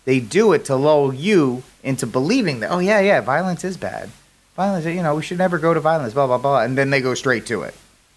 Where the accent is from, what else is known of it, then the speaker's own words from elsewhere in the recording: Rhode Island, United States; That would be my home state of Rhode Island.